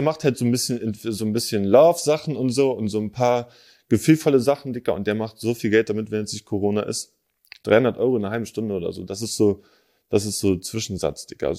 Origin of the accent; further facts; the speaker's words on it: Berlin, Germany; Nee, ich bin in Moabit geboren, dann haben wir in so einer alten Ami-Siedlung gewohnt, Digga, in Dahlem